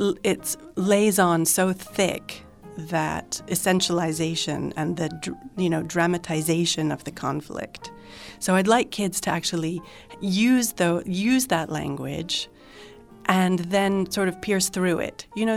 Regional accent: England, United Kingdom; moved away as an adult; also born or lived in Singapore / United States; So I was born in Singapore. My father was a journalist for the Wall Street Journal. So I lived in Singapore till I was 4 and then moved to England, where I lived till I was 18, and then lived in the States for a few years.

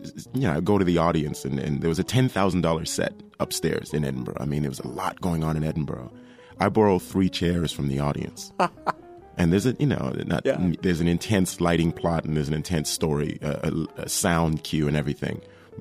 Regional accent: Toronto, Ontario, Canada; also born or lived in Jamaica; I was born in Jamaica, left when I was five. We were to go to Chicago, but then the story takes us to Toronto. So landing in January in Toronto, that was the immigration to North America.

